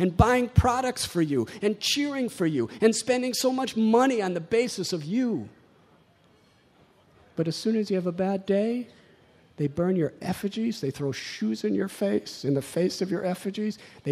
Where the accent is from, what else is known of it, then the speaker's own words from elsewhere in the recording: Chicago, Illinois, United States; I'm from Chicago. And we have a baseball team called the Chicago Cubs.